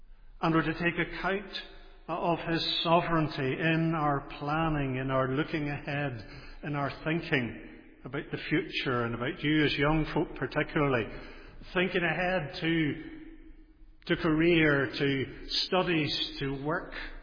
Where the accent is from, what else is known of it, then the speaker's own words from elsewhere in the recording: Portrush, Northern Ireland, United Kingdom; I always remember announcements as growing up in Portrush would be given the following announcements are subject to the sovereign will of God.